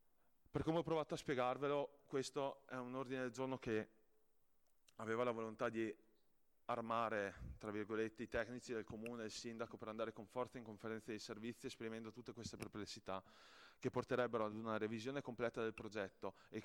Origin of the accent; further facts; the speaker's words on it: Chizzola, Trentino-Alto Adige, Italy; now in Ala, Italy; Io, anche se ora vivo ad Ala, sono di Chizzola e sono cresciuto negli anni importanti delle distillerie Cipriani.